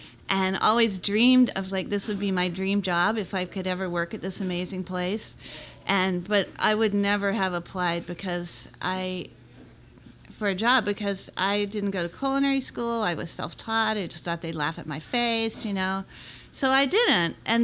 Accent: East Coast, United States; salmon disappeared when I was growing up on the East Coast, and I'd never had salmon.

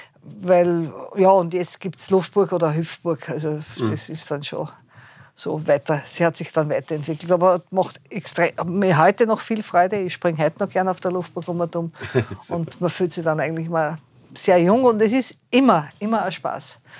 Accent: Vienna, Austria; Ich bin in der Gastronomie aufgewachsen, also im Prater eigentlich aufgewachsen.

